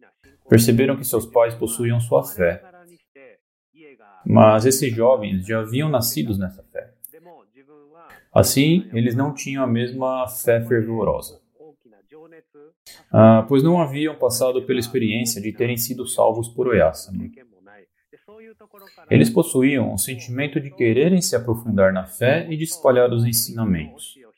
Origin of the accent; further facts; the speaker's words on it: Japan; Portuguese is a second language; Ah, eu sou japonês. Sou japonês. Ah, eu moro na província de Nara, a 10 minutos de carro de Tenri.